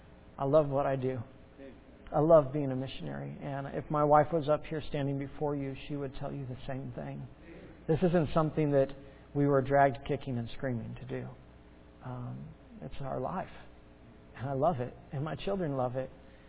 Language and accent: English; Nepal; It's one of those countries that people think that we're from Naples. That's in Italy. But Nepal is just north of India and south of China.